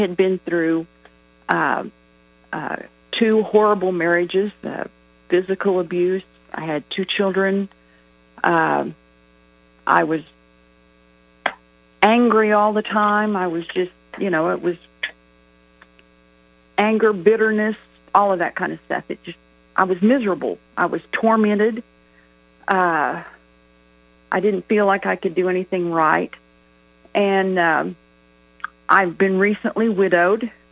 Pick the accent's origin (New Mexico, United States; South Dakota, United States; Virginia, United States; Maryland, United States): New Mexico, United States; Carlsbad; born there; Well, I was born in July of 1951 in Carlsbad, New Mexico.